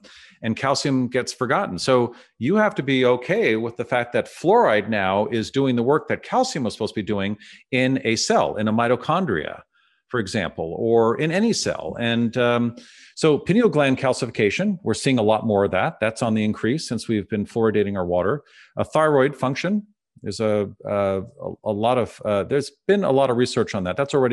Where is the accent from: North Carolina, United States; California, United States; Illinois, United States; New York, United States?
California, United States; San Francisco; I have fluorosis, Drew. I grew up in San Francisco.